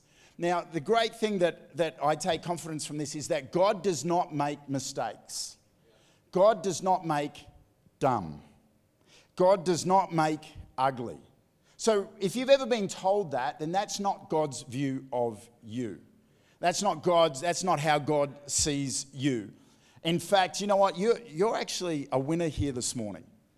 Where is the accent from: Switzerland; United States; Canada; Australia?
Australia; born there; why was it that I was born in Australia and not on the island of Lata Lata?